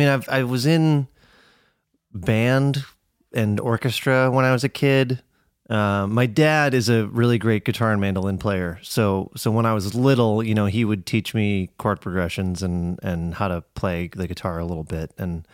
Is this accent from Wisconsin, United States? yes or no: yes; Middleton, Wisconsin, United States; Yeah, I'm from Middleton, Wisconsin.